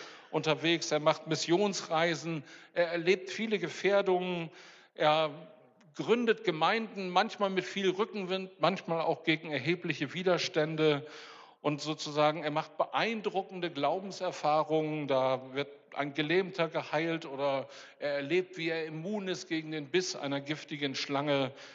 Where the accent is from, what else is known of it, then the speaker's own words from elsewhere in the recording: North Germany, Germany; ich komme aus dem Norden und ich bin in meinem Leben auch auf Helgoland gewesen. Also ich bin so kurz hinterm Nordseedeich geboren und aufgewachsen, also auf der Landseite wohlgemerkt.